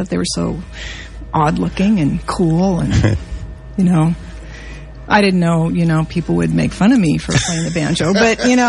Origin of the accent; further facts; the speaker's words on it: Iowa, United States; moved away as an adult; I came out from Iowa, and I had never really been out of Iowa, quite frankly.